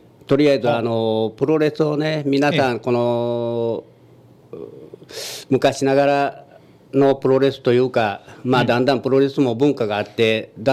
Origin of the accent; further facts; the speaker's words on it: Kochi, Japan; いや市内もう小学校の3年生ぐらいまではおったんですけど